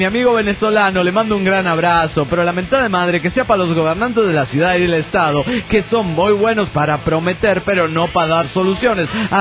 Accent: Juliaca, Puno, Peru; de Juliaca, Perú.

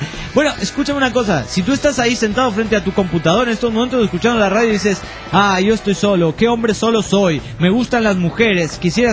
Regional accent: Alzira, Valencian Community, Spain; de Alcira.

